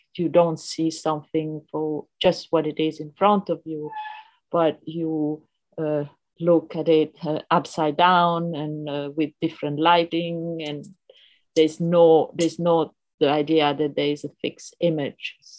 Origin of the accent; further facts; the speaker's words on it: Rome, Lazio, Italy; I grew up in Rome and I had a very free education. I didn't go to any school until I was maybe 16 and run around in this beautiful city.